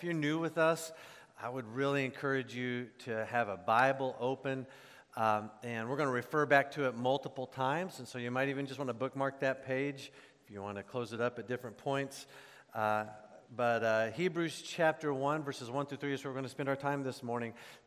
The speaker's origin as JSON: {"language": "English", "region": "Midwest", "country": "United States", "tie": "born or raised there", "also_born_or_lived": "South, United States", "said": "Growing up in the Midwest and in the South, Niagara is just a figment of the imagination"}